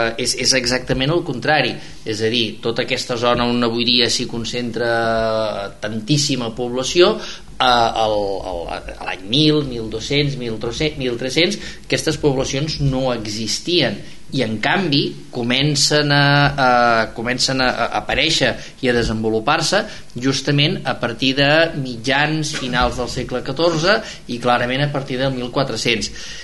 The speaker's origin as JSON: {"language": "Catalan", "region": "Catalonia", "country": "Spain", "said": "d'allà on jo visc, que jo sóc de la Marina de la Selva, diguéssim, tal que també se'n diu l'Alt Maresme"}